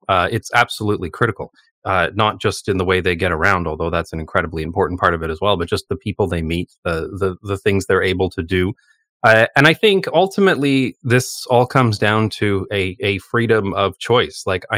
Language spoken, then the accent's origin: English; London, Ontario, Canada; moved away as an adult; now in Amsterdam, Netherlands; I'm originally from London, Ontario.